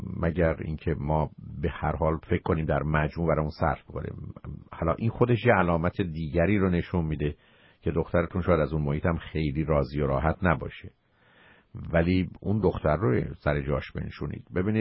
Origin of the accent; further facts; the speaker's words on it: Iran; به عنوان یه انسان، به عنوان یه ایرانی هموطن.